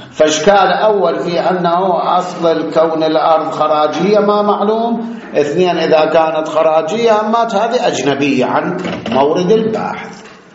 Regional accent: Iraq; شلون عندنا بالعراق عين التمر

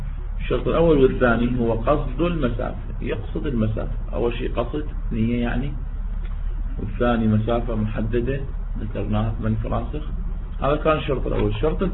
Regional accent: Baghdad, Baghdad Governorate, Iraq; born there; now in Najaf, Iraq; أنا مولود ببغداد بس النجف هم وطن إلي.

